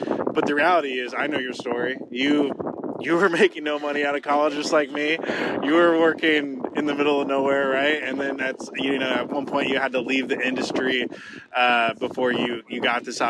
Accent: Pacific Northwest, United States; What's Tri-Cities? I'm from the Northwest

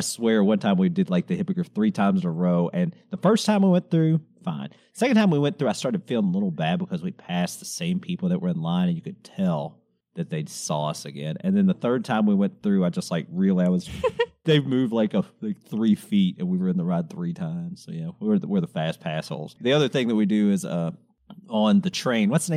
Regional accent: Kentucky, United States; Well, I live in Tennessee. I'm sure we get our fair share. I grew up in Kentucky and live in Tennessee, so I've had plenty of barbs thrown at me

